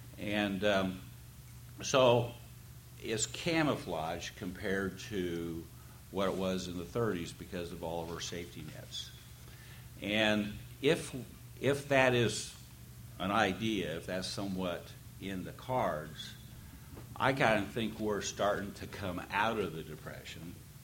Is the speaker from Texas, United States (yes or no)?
yes; Texas, United States; Actually, I'm a Texan. I ride bulls.